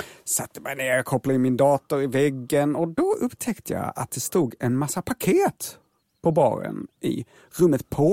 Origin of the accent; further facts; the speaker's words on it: Sweden; Och jag berättade att jag var från Sverige och jag satt och jobbade.